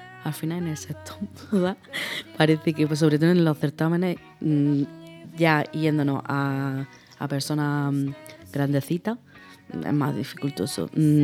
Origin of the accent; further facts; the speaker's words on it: Motril, Andalusia, Spain; En Motril.